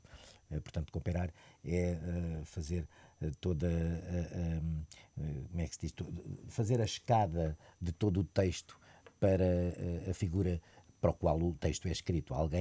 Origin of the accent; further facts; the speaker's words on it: Angola; E em 63 eu nasço e pronto. E foi a voz dela foi-me acompanhando ao longo da minha vida em Angola. Eu nasci em Angola.